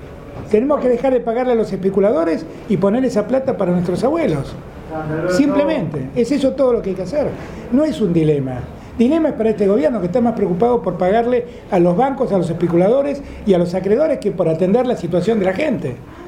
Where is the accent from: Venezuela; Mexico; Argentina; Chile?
Argentina; Buenos Aires; yo soy porteño, pero la verdad soy el más federal de los porteños.